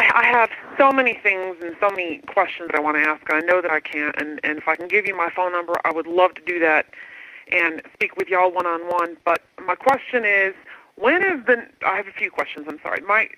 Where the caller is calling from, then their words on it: Memphis, Tennessee, United States; I'm actually calling from Memphis.